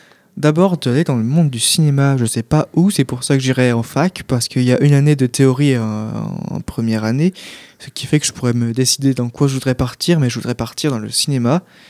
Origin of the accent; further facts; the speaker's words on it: Saint-Yves-Bubry, Brittany, France; also born or lived in Pontivy; Je suis né à Pontivy, le 17 avril 2000, et j'ai grandi pendant 10 ans, donc jusqu'à mes 9 ans, à Saint-Yves-Bubry, une petite commune un peu paumée près de Plouay.